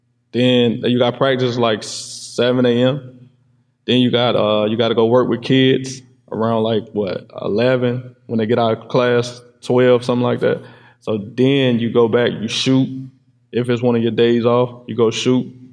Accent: Farmville, United States; My people's back home in Farmville looking at it. You know what I mean? I'm from Farmville.

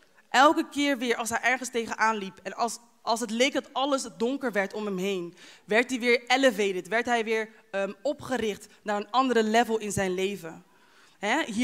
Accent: Curaçao; het begint eigenlijk dat ik ben opgegroeid op Curaçao. Ik ben daar ook gedeeltelijk opgegroeid. En ik ben daar dus geboren en gedeeltelijk opgegroeid. En ik ben daar gewoon opgegroeid met mijn beide ouders en met mijn broer.

